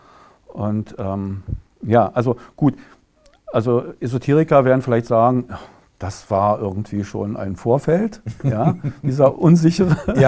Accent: Berlin, Germany; Gut, ich bin im Vorort von Berlin aufgewachsen, aber man hatte ja natürlich den beständigen Zugriff zur Innenstadt.

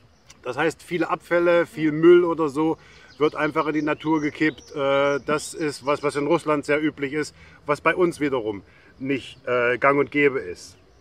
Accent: Rabenau, Saxony, Germany; now in Nizhny Novgorod, Russia; Ich bin nämlich zum Teil in Rabenau aufgewachsen und Lübau ist ein Stadtteil von Rabenau.

